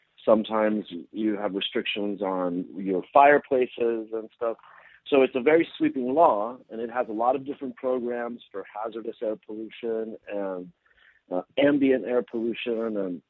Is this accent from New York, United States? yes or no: no; Colorado Springs, Colorado, United States; born there; I was born in Colorado Springs, by the way.